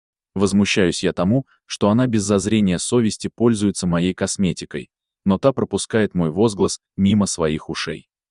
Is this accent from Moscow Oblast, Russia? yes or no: no; Yekaterinburg, Sverdlovsk Oblast, Russia; now in Moscow, Russia; я выдохнула с облегчением, когда мама сообщила, что мы переезжаем из Екатеринбурга в Москву.